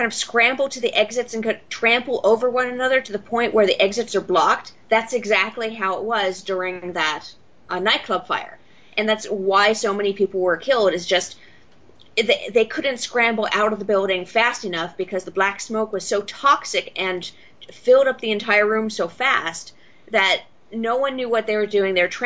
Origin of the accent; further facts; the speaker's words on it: California, United States; born there; now in Pennsylvania, United States; I was born in California.